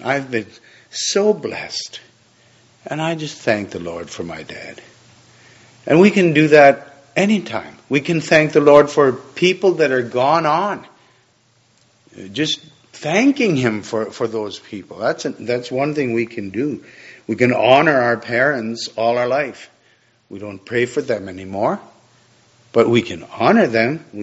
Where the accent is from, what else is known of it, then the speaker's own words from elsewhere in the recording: Canada; We got there on time, as a Canadian would.